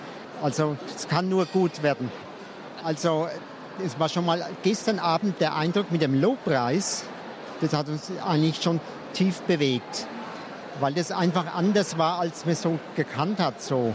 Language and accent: German; Kallstadt, Bavaria, Germany; Und wir kommen aus Kallstadt.